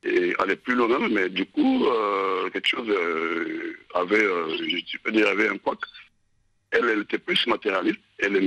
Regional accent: Brazzaville, Republic of the Congo; now in Europe; moi, je suis congolais de Brazzaville, je suis ici en Europe, avant que je ne vienne plus, j'étais chez moi

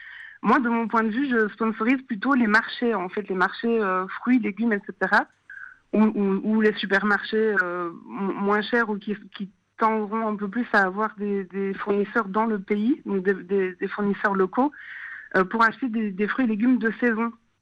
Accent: Belgium; Donc, je viens de Belgique, on appelle ça le souper, le repas du soir

